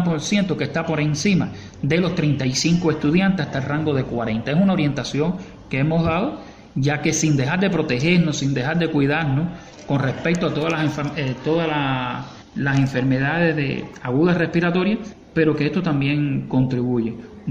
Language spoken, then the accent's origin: Spanish; Cuba; nosotros como padres cubanos estamos adaptados de que nuestro niño vaya a la escuela